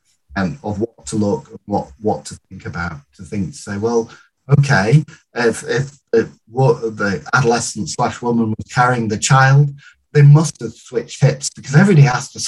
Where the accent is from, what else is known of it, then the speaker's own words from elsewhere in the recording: United Kingdom; I'm British through and through